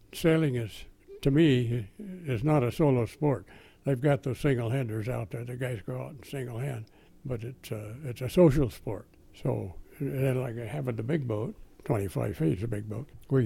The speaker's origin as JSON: {"language": "English", "town": "Fresno", "region": "California", "country": "United States", "said": "I was from Fresno. There's no water in Fresno."}